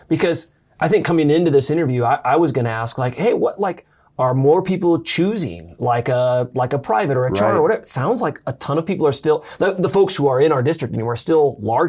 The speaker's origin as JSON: {"language": "English", "region": "Iowa", "country": "United States", "tie": "born or raised there", "said": "I grew up in Iowa, so that's kind"}